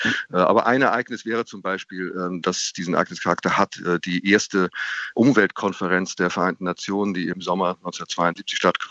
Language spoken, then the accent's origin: German; Germany; Ich bin aus Deutschland etwa